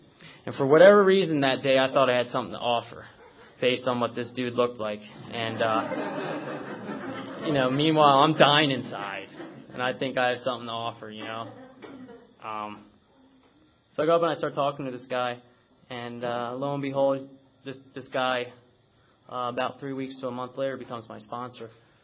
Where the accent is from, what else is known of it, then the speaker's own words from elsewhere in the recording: West Chester, Pennsylvania, United States; I'm originally from Westchester, PA.